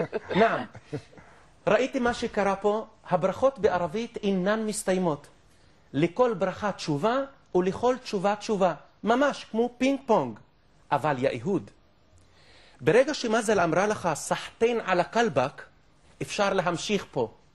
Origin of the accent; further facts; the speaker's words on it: Kafr Bara, Central District, Israel; הרשו לי להזמינכם אל כפר מולדתי, כפר ברא.